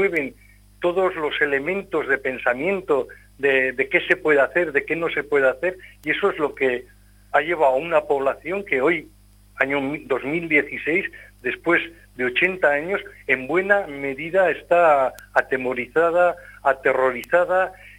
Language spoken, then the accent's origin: Spanish; Buñuel, Navarre, Spain; nosotros vivimos en una zona, en concreto en mi pueblo, en Buñuel.